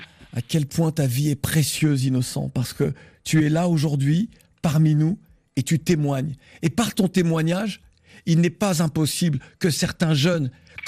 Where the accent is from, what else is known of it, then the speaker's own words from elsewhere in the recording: Antilles, France; Chez moi aux Antilles, on dit grand moun bara honte.